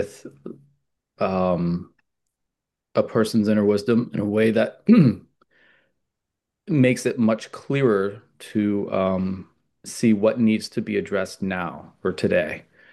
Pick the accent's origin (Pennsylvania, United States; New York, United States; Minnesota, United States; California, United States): Pennsylvania, United States; I'm from Pennsylvania